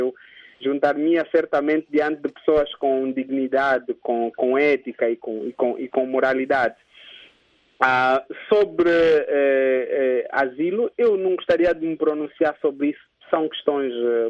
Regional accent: Angola; Eu já sei que todos nós, enquanto angolanos

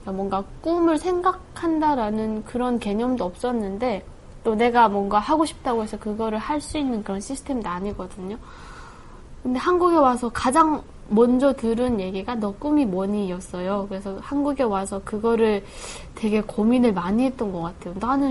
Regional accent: North Korea; now in South Korea; 북한에서 왔다라는 꺼리표는 늘 있고 그게 없어지는 게 아니기 때문에

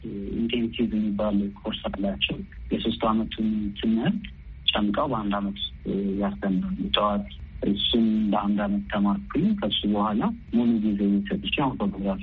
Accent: Addis Ababa, Ethiopia; ተወልጄ ያደኩት ታፈንስ አካባቢ ነው አዲስ አበባ

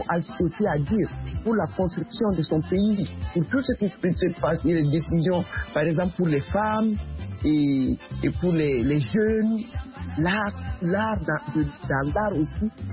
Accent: Mali; Moi, je suis malienne d'origine. Et elle est venue jusqu'au Mali.

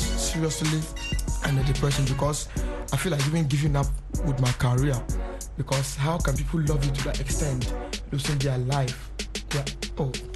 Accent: Northern Region, Ghana; I was born and bred in the Northern Region.

